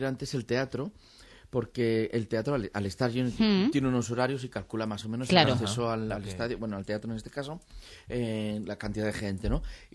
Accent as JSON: {"language": "Spanish", "town": "Valencia", "region": "Valencian Community", "country": "Spain", "said": "que yo soy de Valencia y en Valencia no bebo agua del grifo"}